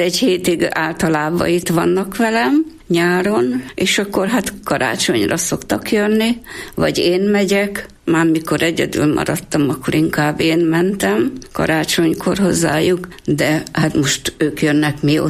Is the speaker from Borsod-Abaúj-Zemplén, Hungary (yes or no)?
yes; Mezőzombor, Borsod-Abaúj-Zemplén, Hungary; Mezőzomboron születtem. 42. december 16-án ott nőttünk fel 4 testvéremmel.